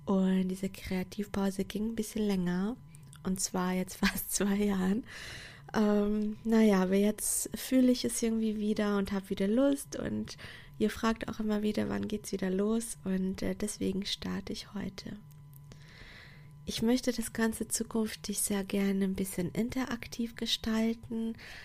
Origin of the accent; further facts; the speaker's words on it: Portugal; German is a second language; now in Germany; ich komme aus Portugal, aus einem Land, wo die Menschen die Sonne im Herzen tragen und ja, wo Zusammenhalt und Gastfreundschaft sehr groß geschrieben wird.